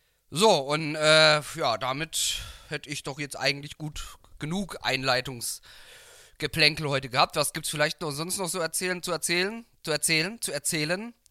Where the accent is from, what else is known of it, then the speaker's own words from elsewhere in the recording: Baden-Württemberg, Germany; also hier bei uns in Baden-Württemberg, wo ich jetzt her bin, ist am Mittwoch zum Beispiel nochmal Feiertag